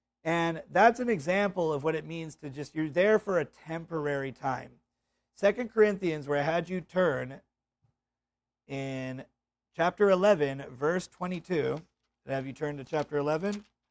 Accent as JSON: {"language": "English", "region": "Hawaii", "country": "United States", "said": "I guess it's weird because I'm from Hawaii."}